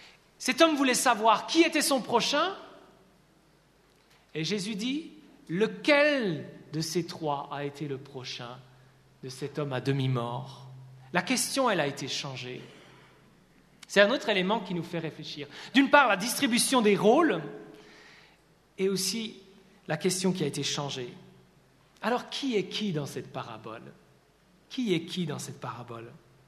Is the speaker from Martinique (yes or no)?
no; Switzerland; Naturellement, moi, j'ai vécu en Suisse, j'ai grandi en Suisse.